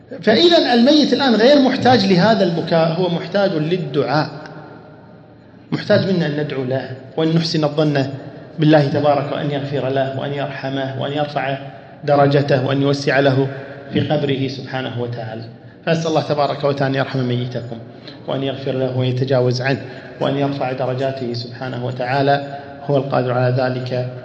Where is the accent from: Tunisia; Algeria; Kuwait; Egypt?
Kuwait; عندنا في الكويت هنا